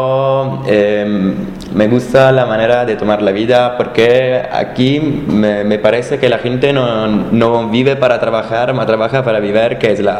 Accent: Italy; Spanish is a second language; yo soy italiano

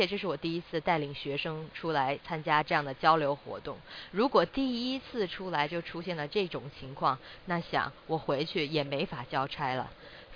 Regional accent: China; 让其他的人了解我们中国人在对待年的态度是什么样的

